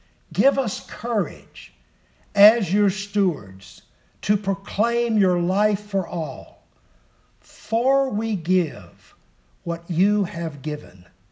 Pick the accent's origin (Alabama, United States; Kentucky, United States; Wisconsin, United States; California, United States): Kentucky, United States; Lexington; In 1997, we happened to meet in my hometown of Lexington, Kentucky.